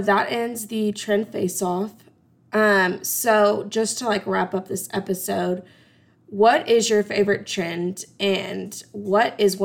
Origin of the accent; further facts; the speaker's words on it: Austin, Texas, United States; But we live in Texas. I'm from Austin, so it doesn't get very cold